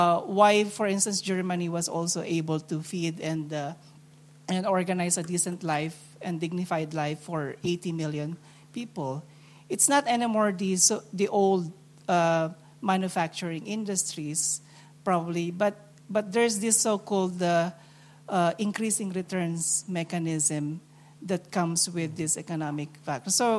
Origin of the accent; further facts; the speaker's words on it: Philippines; I come from the Philippines, and then I know about the third world